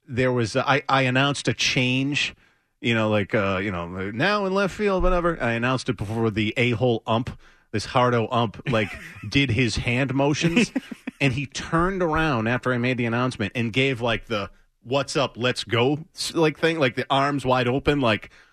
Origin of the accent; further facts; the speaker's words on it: Dorchester, Massachusetts, United States; And yeah, I grew up in Dorchester.